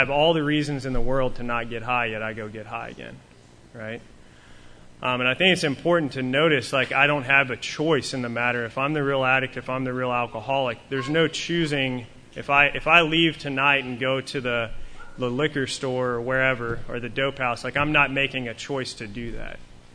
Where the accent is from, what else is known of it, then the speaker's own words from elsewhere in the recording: Odessa, Texas, United States; You know, I'm from Odessa, Texas, so all we really have there is football, oil, and drugs and alcohol.